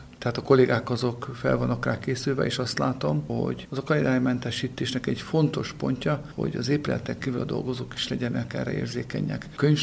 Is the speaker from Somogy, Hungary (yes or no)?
yes; Iharosberény, Somogy, Hungary; én Ihasberényben egy faluban, egy palacsában nőttem fel, anyám pedagógus volt, mindenki más földművelésből